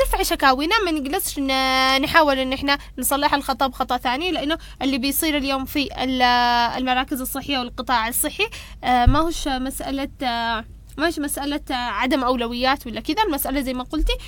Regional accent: Yemen; طبعا عدد الأطباء عندنا في اليمن يعتبر الآن وخاصة بعد الحرب يعني قليل

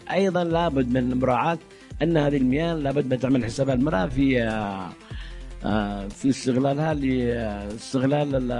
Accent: Hadhramaut, Yemen

